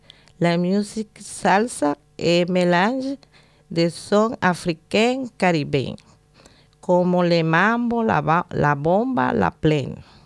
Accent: Venezuela; French is a second language; moved away as an adult; now in Marseille, France; Je viens du Venezuela, Sud-Amérique.

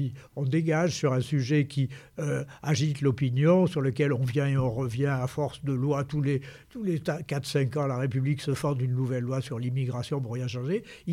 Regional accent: Marseille, Provence-Alpes-Côte d'Azur, France; Je peux vous dire que moi, en tant que Marseillais à l'époque, on a eu froid dans le dos.

